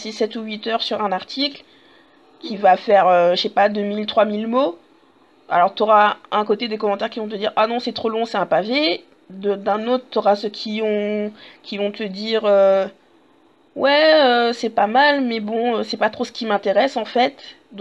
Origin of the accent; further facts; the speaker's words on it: France; Et une fois que, et en tant que français, bah, tu vas encore avoir un deuxième filtre.